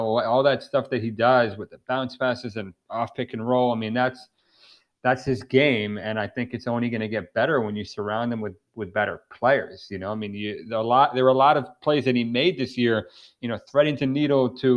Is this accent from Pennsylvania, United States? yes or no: no; Miami, Florida, United States; I'm born and raised in Miami, and Dwayne Wade was drafted in 2003. And I mean, I grew up as a Heat fan